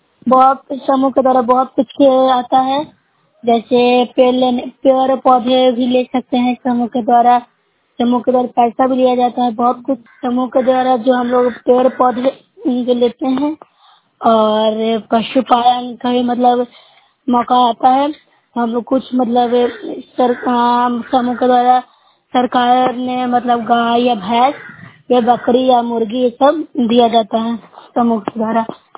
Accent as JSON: {"language": "Hindi", "region": "Bihar", "country": "India", "said": "मैं nausea block से हूँ, जिला नालंदा की निवासी हूँ।"}